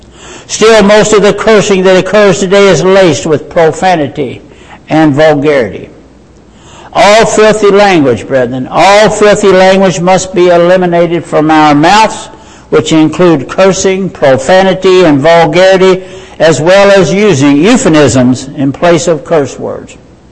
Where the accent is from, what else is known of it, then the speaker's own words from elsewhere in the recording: McHenry, Kentucky, United States; When I grew up in Ohio County, way back in the woods, in a little town called McHenry, it was called cussing.